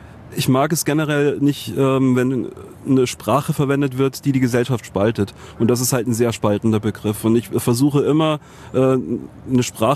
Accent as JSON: {"language": "German", "town": "Munich", "region": "Bavaria", "country": "Germany", "tie": "born there", "said": "In München"}